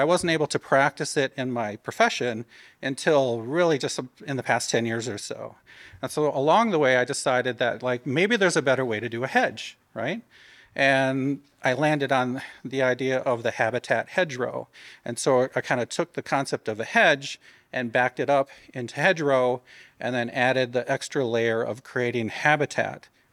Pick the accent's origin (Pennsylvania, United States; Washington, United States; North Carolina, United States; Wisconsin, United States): Wisconsin, United States; also born or lived in Connecticut / Minneapolis / Georgia; Though originally I'm from Wisconsin. I grew up here. The zones are similar.